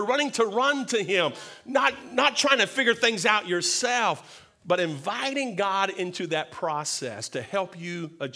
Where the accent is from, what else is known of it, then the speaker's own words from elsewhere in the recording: Two Egg, Florida, United States; I am from Two Egg, Florida. And we do like to take care of things sometimes.